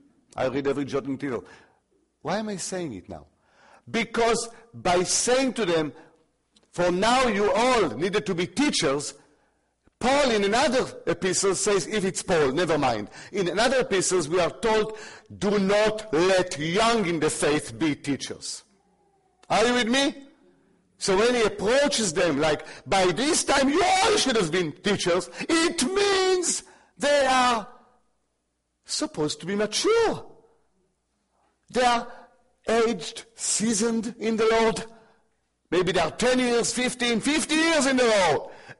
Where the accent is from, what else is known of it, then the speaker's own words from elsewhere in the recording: Israel; I come from Israel, plenty of Messianic synagogues.